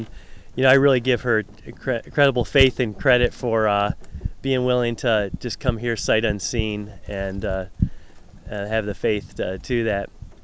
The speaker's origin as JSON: {"language": "English", "town": "Traverse City", "region": "Michigan", "country": "United States", "said": "We're from Michigan, Traverse City, Michigan."}